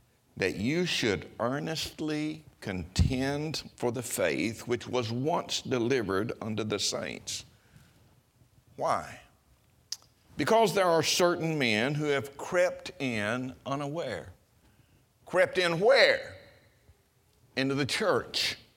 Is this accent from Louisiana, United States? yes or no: no; Mississippi, United States; As a boy, I grew up in North Mississippi, and there were not a lot of extras in our life.